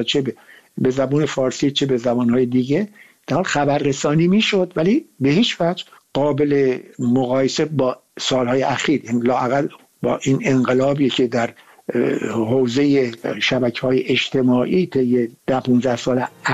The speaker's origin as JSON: {"language": "Persian", "country": "Iran", "also_born_or_lived": "Paris", "moved": "yes", "said": "ما بعد از اینکه از ایران اومدیم به خارج از ایران"}